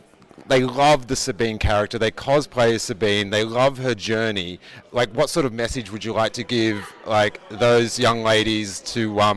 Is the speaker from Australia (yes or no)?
yes; Australia; Hi. Hey, you guys … from Australia